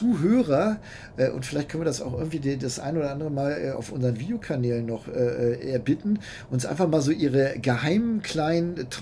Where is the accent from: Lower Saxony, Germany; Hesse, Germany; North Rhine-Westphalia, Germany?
Lower Saxony, Germany; Bückeburg; Also meine alte Heimat, ich bin ja in Bückeburg aufgewachsen, ist jetzt nicht ganz so weit weg. Schaumburg halt der Bereich.